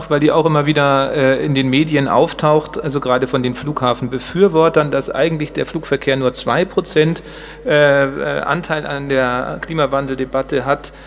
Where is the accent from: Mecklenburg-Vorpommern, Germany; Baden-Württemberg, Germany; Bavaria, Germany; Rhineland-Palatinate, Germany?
Bavaria, Germany; Munich; inwiefern sind wir Münchner jetzt eigentlich betroffen von der dritten Startbahn